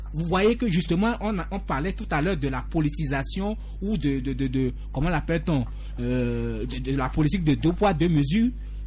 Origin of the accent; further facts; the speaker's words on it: Yoto, Maritime, Togo; Je suis originaire de Yoto.